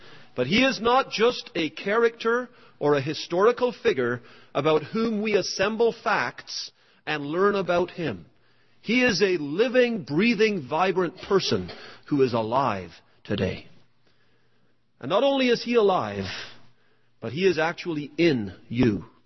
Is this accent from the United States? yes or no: no; Trinidad, Trinidad & Tobago; also born or lived in Toronto; now in Richmond Hill, Canada; a little meaningless pipsqueak growing up in Trinidad, moving up to Toronto, having a family in Richmond Hill